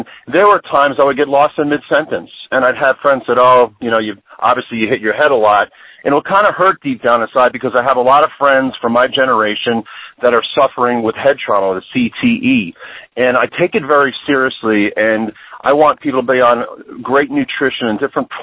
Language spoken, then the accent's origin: English; New Jersey, United States; and I grew up in New Jersey, and we can be pretty skeptical out there